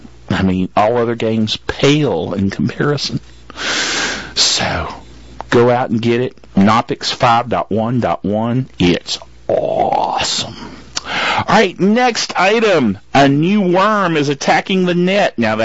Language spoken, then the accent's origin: English; North Carolina, United States; See, I was born and raised right here in North Carolina.